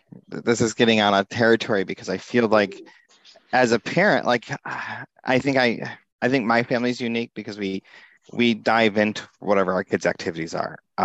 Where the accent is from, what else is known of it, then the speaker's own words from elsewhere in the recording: New York, United States; I grew up in Northern New York. I grew up in farm country. There's more cows in the county than there is people.